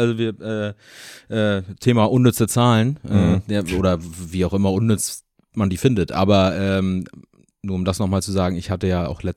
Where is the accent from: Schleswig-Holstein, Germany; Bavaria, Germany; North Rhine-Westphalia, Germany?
Schleswig-Holstein, Germany; Kiel; als Kieler